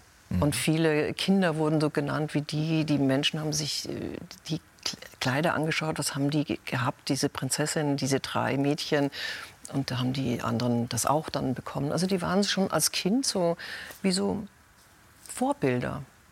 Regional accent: Germany; born or raised there

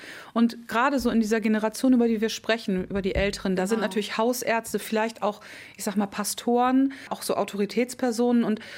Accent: Colmar, Grand Est, France; ich komme ja nun aus Colmar

